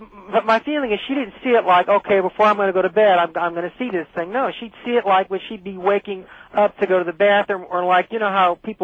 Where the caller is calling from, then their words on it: San Diego, California, United States; I'm calling from San Diego.